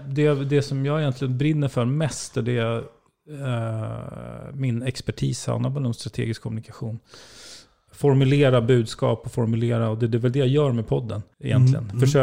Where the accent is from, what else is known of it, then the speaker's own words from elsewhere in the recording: Nacka, Stockholm County, Sweden; Från Nacka, från Orminge. Och växte ju själv upp med skilda föräldrar. Så att jag växte inte upp i någon akademiker läshem.